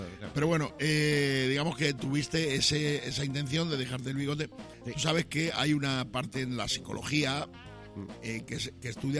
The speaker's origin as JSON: {"language": "Spanish", "town": "Badajoz", "region": "Extremadura", "country": "Spain", "said": "como yo soy de Badajoz, que estábamos al lado de Portugal."}